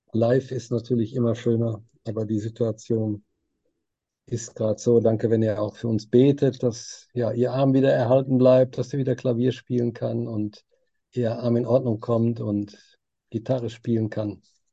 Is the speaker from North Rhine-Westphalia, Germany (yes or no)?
yes; Hattingen, North Rhine-Westphalia, Germany; herzliche Grüße auch aus meiner Heimatgemeinde hier in Hattingen an der Ruhr, Ennepe-Ruhr-Kreis